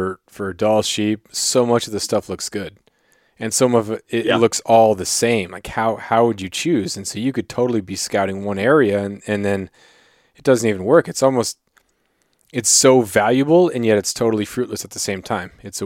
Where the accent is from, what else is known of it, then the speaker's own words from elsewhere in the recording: Klawock, Alaska, United States; I remember growing up in Klawock and, you know, we would ride our bikes down to the river and we accessed the river by going through native land.